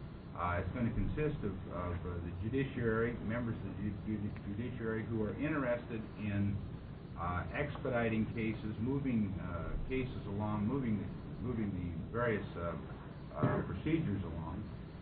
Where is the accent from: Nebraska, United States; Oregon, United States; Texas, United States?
Oregon, United States; Astoria; from Astoria, attorney from Astoria